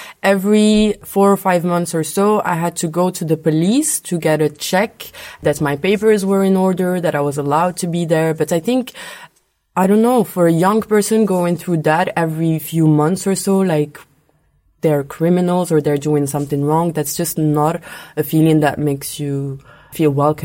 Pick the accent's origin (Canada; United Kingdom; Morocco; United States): Morocco; moved away as an adult; now in Brussels, Belgium; I grew up in Morocco, but the moment I was 18, I wanted to go study abroad